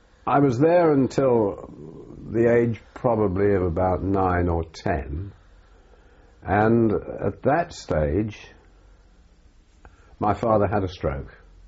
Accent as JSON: {"language": "English", "region": "London", "country": "United Kingdom", "tie": "born there", "said": "I was born in London on the 5th of May, 1923."}